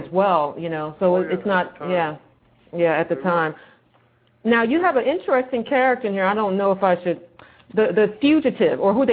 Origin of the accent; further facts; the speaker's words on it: Philadelphia, Pennsylvania, United States; Mr. Fuller's from Philadelphia, I'm from Philadelphia.